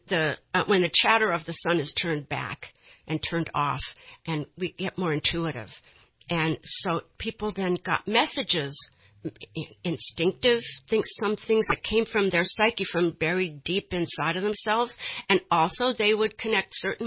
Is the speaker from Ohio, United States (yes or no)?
yes; Cleveland, Ohio, United States; born there; I was born in Cleveland, Ohio, and I went to school and had a fairly ordinary life until I was around 12